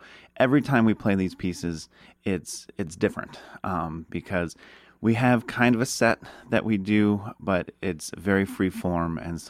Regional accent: Maryland, United States; I grew up in Maryland and had very supportive parents that got me lessons pretty much right away.

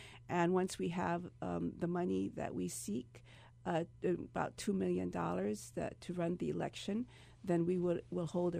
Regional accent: Hawaii, United States; the rights that we have and the entitlements that we have as Native Hawaiian people continue to be vulnerable to civil suits that could dismantle those rights.

